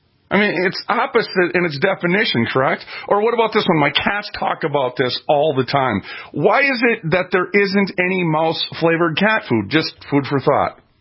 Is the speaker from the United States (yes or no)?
yes; Minnesota, United States; I'm from Minnesota, friends. Just so you understand, I know all the well.